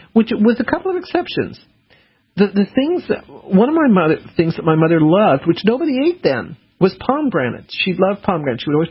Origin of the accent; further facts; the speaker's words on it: Colorado, United States; Even though I grew up in Colorado, there are lots of chili peppers in Colorado, not in our household.